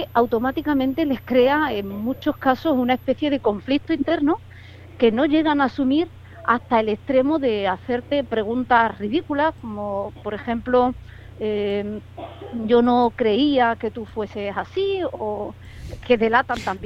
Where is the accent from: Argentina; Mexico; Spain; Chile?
Spain